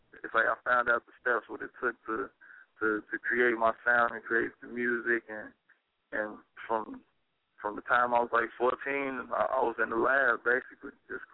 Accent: Chicago, Illinois, United States; I'm from Chicago. You know what I'm saying? From the west side, to be specific. You know what I'm saying? But then I switched it up and moved around.

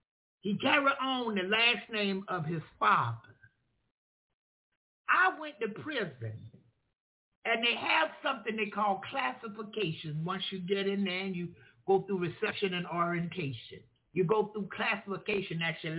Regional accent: United States; Well, number one, I was from Duval County. I was from Duval County, Jerry, and I was never afraid.

